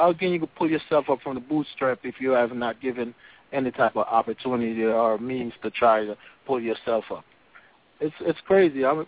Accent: Jamaica; I was born and raised in Jamaica

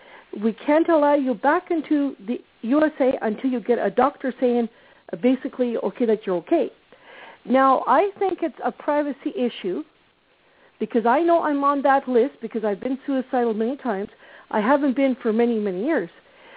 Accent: Ottawa, Ontario, Canada; born there; So I know that as a Canadian, I'm a natural-born Canadian. I was born in Ottawa.

